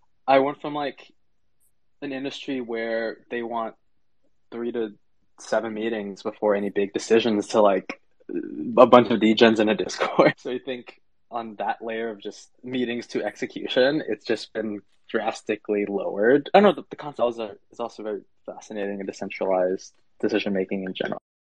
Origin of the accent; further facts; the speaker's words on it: New York, United States; Yeah, and I'm from New York, so I was working in Manhattan at the time in this cafe, and … was going to art school